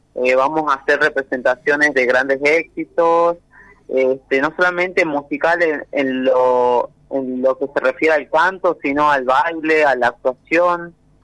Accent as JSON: {"language": "Spanish", "town": "Tartagal", "region": "Salta", "country": "Argentina", "said": "yo soy de Tartagal"}